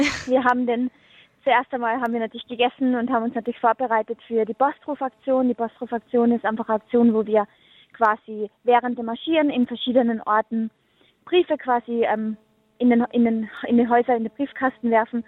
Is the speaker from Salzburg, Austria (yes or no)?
no; Carinthia, Austria; born there; now in Vienna, Austria; Ich bin 23 Jahre alt, habe Pädagogik studiert, bin gebürtige Kärntnerin, das heißt aus dem Süden von Österreich, und wohne seit kurzer Zeit in Wien.